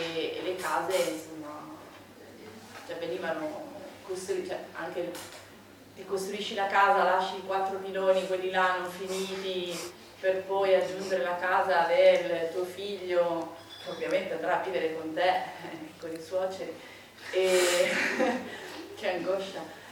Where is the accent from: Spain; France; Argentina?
Spain; io vabbè non sono italiana ma sono spagnola